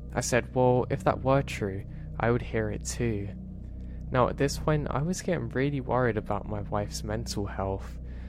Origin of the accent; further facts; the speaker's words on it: Oregon, United States; also born or lived in Las Vegas, United States; Now, me growing up in Oregon, I love the rain. And for the past 10 years, we lived in Vegas